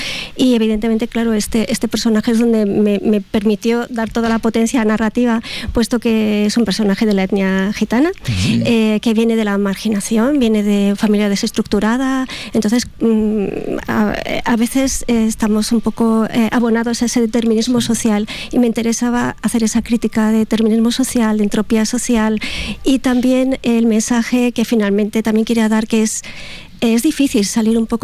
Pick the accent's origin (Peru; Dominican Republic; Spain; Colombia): Spain; Guadalajara, Castilla-La Mancha; sí, soy de Guadalajara, evidentemente